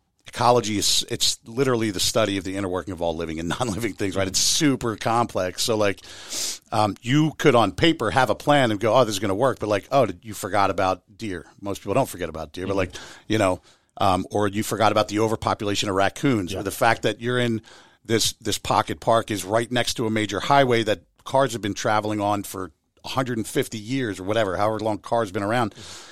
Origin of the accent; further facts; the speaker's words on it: Pennsylvania, United States; the house that I grew up in Delco, every single tree in the yard is either a Norway spruce or a Norway maple.